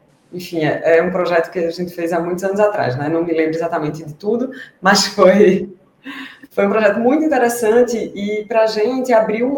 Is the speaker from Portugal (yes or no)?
no; Pernambuco, Brazil; also born or lived in Barcelona; now in São Paulo, Brazil; porque a gente saiu de Pernambuco, foi para Barcelona, né, sempre capitais, né, muito urbanas, veio para São Paulo, a mais urbana de todas